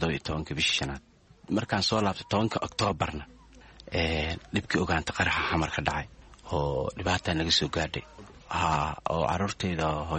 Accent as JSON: {"language": "Somali", "town": "Mogadishu", "region": "Banaadir", "country": "Somalia", "tie": "born there", "moved": "yes", "said": "magaalada Muqdisho ku dhashay, waxaan ka qaxay xamar 2006"}